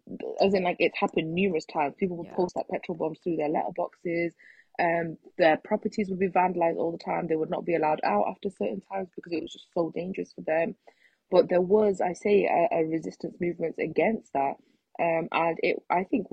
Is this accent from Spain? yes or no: no; United Kingdom; it's such an important and like empowering part of our history as like British South Asians.